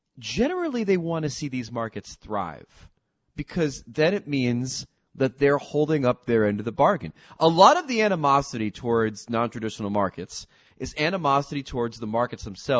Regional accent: New Jersey, United States; born there; and I was telling him I was born in Jersey

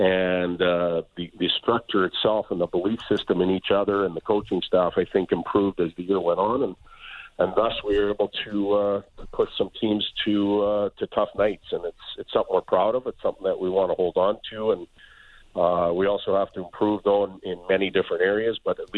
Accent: Saskatoon, Saskatchewan, Canada; I was a major junior player in Saskatoon, the Western Hockey League. I was from Saskatoon, so I got to live and play at home

